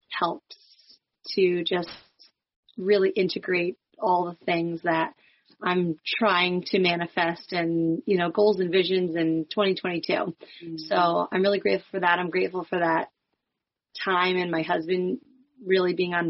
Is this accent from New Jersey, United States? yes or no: yes; New Jersey, United States; I'm from Northwestern New Jersey